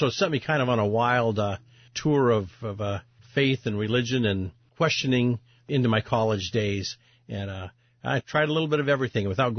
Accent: Plentywood, Montana, United States; So I grew up in Plentywood, Montana, as you said, on a cattle ranch on the Canadian border.

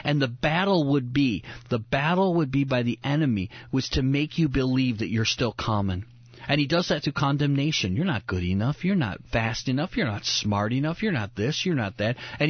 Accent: United States; I thank God that I'm an American.

